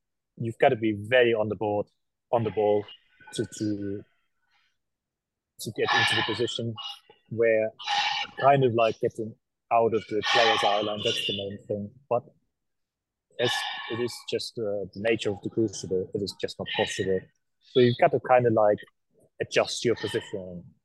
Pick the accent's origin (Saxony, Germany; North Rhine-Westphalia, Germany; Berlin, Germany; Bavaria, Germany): Berlin, Germany; Fantastic experience, fantastic occasion, especially doing it in my hometown.